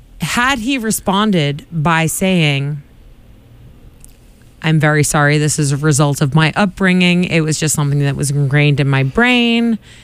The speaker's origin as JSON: {"language": "English", "country": "Ireland", "said": "I mean, I would say, as an Irish person"}